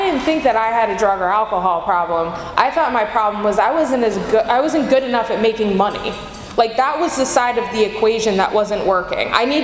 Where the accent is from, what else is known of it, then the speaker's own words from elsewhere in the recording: Baltimore, Maryland, United States; moved away; So I am from Baltimore, it says city. I'm from Baltimore area. And I left the state, I left Baltimore to get clean in Florida